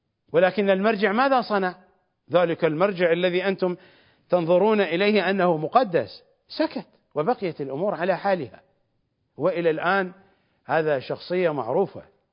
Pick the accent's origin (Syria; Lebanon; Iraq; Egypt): Iraq; اليمني نوع من أنواع الأحذية الرخيصة عندنا في العراق في الأزمنة القديمة